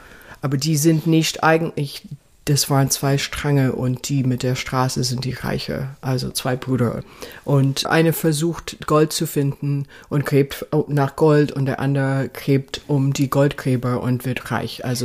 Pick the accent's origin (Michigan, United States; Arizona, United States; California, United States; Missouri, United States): California, United States; moved away; also born or lived in Seattle / New York; Ich bin in Kalifornien groß geworden, genau.